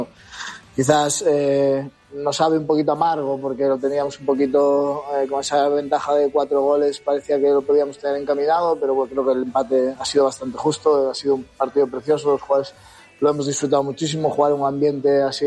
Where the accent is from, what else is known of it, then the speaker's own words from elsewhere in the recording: Galicia, Spain; Los gallegos somos muy tal